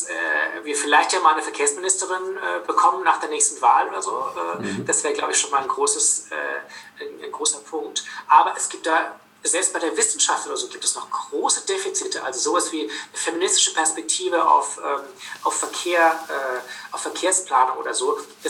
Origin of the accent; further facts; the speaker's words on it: Berlin, Germany; Also ich komme ja aus Berlin ursprünglich.